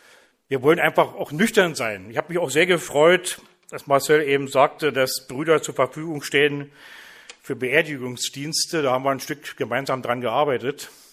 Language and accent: German; Vielau, Saxony, Germany; ich komme aus Vielau, das liegt in der Nähe von Zwickau, komme aus dem Hintergrund der Brüderversammlungen, wo ich mit Leib und Seele zu Hause bin. Ich bin 63